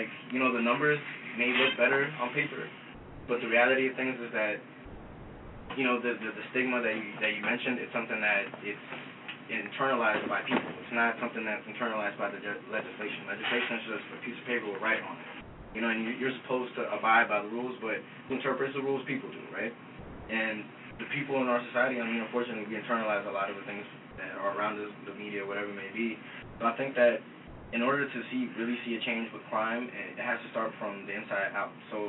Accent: Washington, District of Columbia, United States; born there; I was born in the District of Columbia. I'm a citizen.

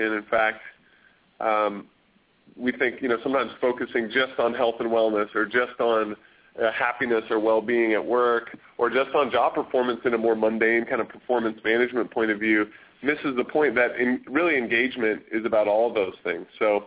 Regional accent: Seattle, Washington, United States; I grew up in Seattle.

